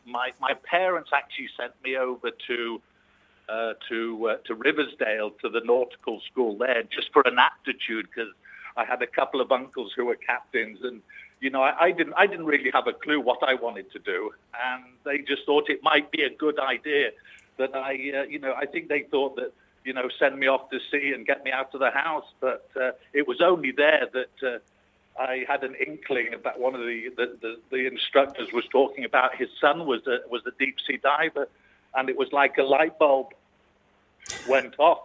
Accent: Kaduna, Kaduna State, Nigeria; born there; I was actually born in Kaduna because my father was in the colonial service.

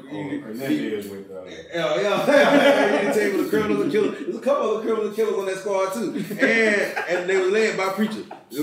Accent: Michigan, United States; Don't feel bad, bro. I'm from Michigan. I'm a Michigan nigga.

